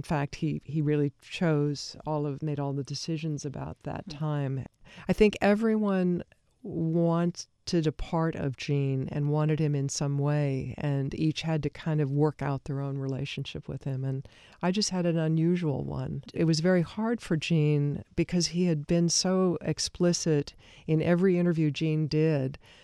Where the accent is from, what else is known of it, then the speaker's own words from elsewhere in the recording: Colorado, United States; I came from Colorado. It wasn't my kind of background.